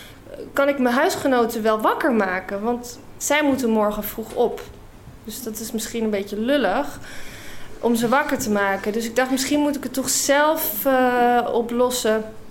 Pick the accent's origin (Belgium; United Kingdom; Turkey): United Kingdom; Dutch is a second language; Want nogmaals, ik ben Brits.